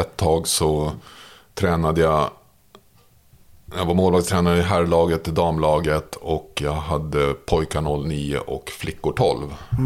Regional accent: Märsta, Stockholm County, Sweden; Jag växte upp i Märsta.

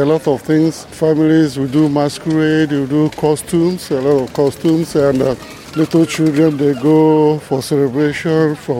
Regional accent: Nigeria; I'm from Nigeria.

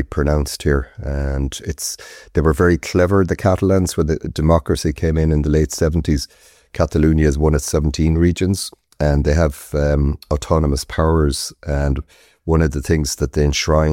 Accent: County Clare, Ireland; now in Barcelona, Spain; I'm from Clare, from the Banner County. Yeah, and so I moved out to Barcelona then and. Have stayed since, two kids and a dog.

